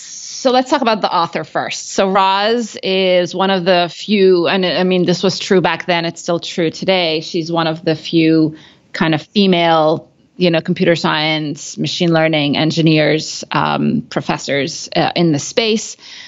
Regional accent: Cairo, Cairo Governorate, Egypt; also born or lived in Middle East; So I am Egyptian. So I grew up in Cairo and around the Middle East.

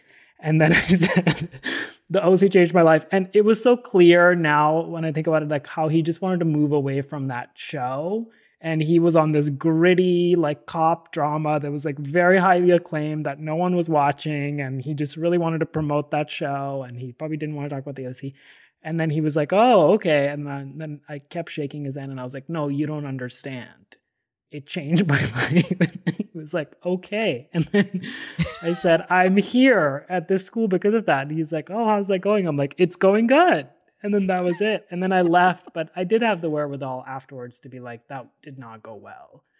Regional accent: Delhi, India; So I grew up in Delhi

